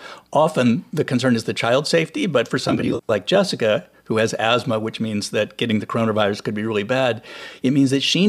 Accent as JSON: {"language": "English", "region": "California", "country": "United States", "tie": "born or raised there", "said": "I grew up in California where people used it to talk about what you do when an earthquake hits."}